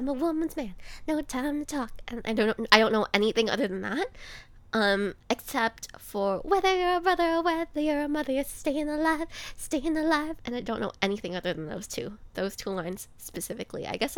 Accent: Canada; It's Canadian. I'm Canadian.

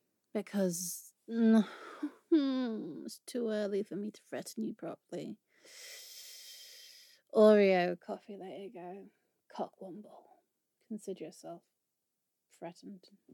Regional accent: England, United Kingdom; But that's an American thing and I'm really English.

